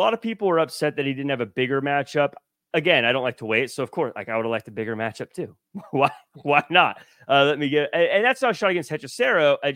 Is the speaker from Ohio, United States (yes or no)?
no; Tacoma, Washington, United States; I'm from Tacoma. In fact, I grew up in Parkland specifically. Representing the PKD of Parkland.